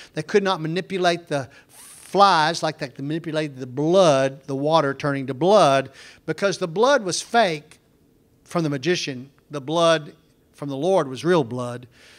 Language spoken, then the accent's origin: English; Waxahachie, Texas, United States; in my hometown of Waxahachie, there wasn't much to do.